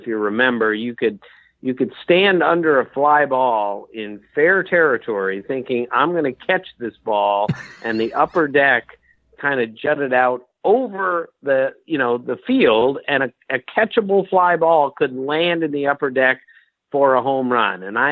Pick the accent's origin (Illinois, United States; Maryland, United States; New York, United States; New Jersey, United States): Maryland, United States; Bethesda; Well, when I was a kid, of course, you know, I grew up in Bethesda.